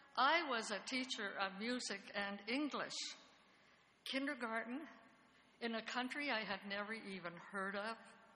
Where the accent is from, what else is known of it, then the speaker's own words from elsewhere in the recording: Sudbury, Ontario, Canada; because I was from Northern Ontario. I was born and grew up in Sudbury.